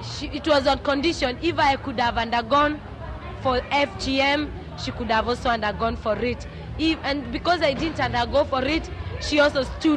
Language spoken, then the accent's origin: English; Narok, Rift Valley, Kenya; English is a second language; I come from Kenya, from Rift Valley province, from a district called Narok. I'm a Maasai by tribe